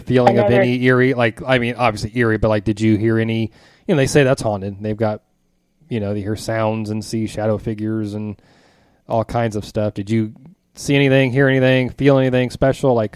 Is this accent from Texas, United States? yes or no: no; Speedway, Indiana, United States; I grew up in Speedway, Indiana. And just, it's a little suburb of downtown Indianapolis. And I grew up 2 miles from the Indianapolis Motor Speedway.